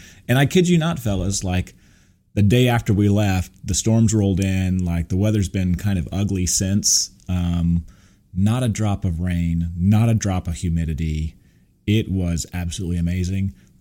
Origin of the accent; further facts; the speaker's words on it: Burbank, California, United States; born there; also born or lived in Texas; obviously I was born in Burbank, California, mm-hmm. grew up going to Disneyland, had been ever since I was a kid.